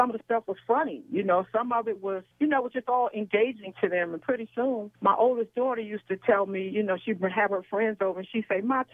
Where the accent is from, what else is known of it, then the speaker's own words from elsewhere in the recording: Cleveland, Ohio, United States; In Cleveland. I'm from Cleveland, Ohio.